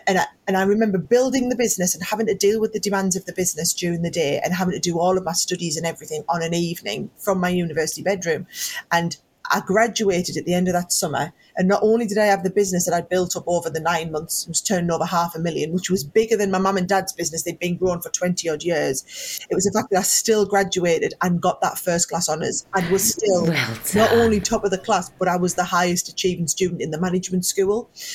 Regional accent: Northeast, United States; because I was from the Northeast.

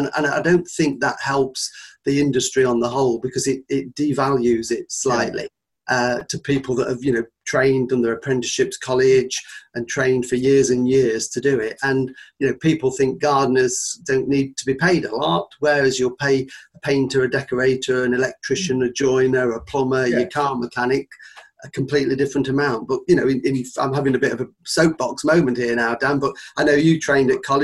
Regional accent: East Midlands, United Kingdom; she lived in just a little cottage in the next village to where I grew up in Nottinghamshire.

